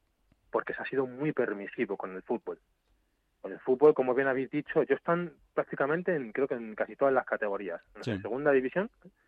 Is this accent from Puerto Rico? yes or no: no; Madrid, Community of Madrid, Spain; born there; yo soy hispano-guineano. Yo nací en Madrid, sí. Soy de padre español, gaditano, y eso de madre guineana.